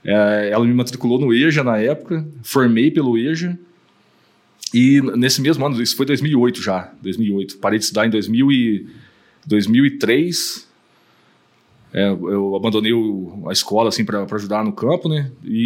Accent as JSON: {"language": "Portuguese", "town": "Três Corações", "region": "Minas Gerais", "country": "Brazil", "tie": "born or raised there", "said": "Eu nasci em Três Corações, né? Nasci em Três Corações, no sul de Minas. Eu vivi 26 anos da minha vida no campo. Passei toda a minha juventude na roça, como diz lá no sul de Minas, né? Meus pais sempre trabalharam de fazenda em fazenda, assim."}